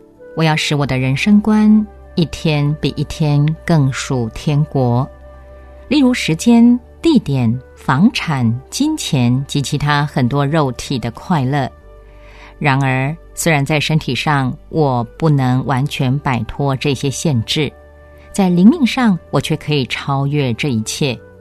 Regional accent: China; 我们中国人常说人定胜天，双手万能，又或者说我们是万物之灵啊。

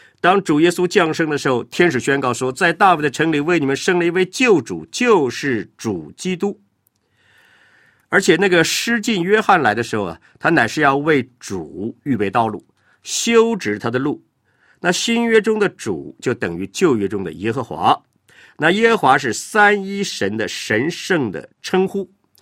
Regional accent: China; 所以如果我们用这个我们中国人比较了解的概念哈，我们中国有名字对吧，有号，有字，有这三样嘛。

